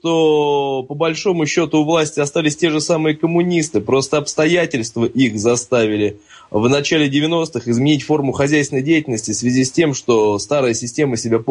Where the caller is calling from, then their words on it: Lipetsk, Lipetsk Oblast, Russia; я вас из Липецка беспокою.